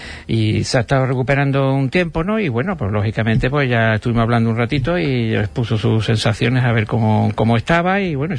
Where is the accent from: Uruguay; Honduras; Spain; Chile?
Spain; porque seguimos siendo españoles exactamente igual que ayer.